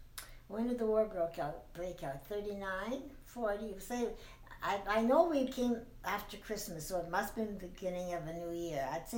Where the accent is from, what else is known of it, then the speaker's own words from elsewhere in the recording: Alsask, Saskatchewan, Canada; Well, I was born in Alsace, Saskatchewan. Mm-hmm. But our family lived in a little town that was too small to have a hospital. It was called Erie.